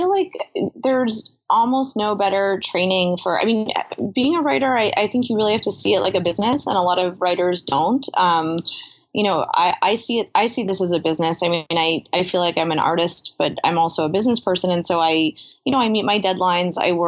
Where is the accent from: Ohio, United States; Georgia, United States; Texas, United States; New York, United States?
New York, United States; so I grew up in New York.